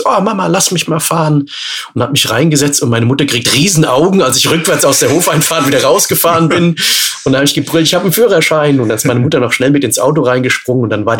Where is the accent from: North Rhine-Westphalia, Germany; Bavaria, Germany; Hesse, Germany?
Hesse, Germany; Groß-Gerau; Also ich komme ursprünglich aus Groß-Gerau